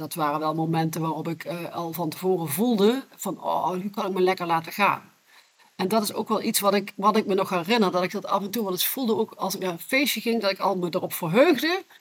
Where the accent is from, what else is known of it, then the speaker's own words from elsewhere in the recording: Maastricht, Limburg, Netherlands; geboren en getogen in Maastricht. Inmiddels 61 jaar oud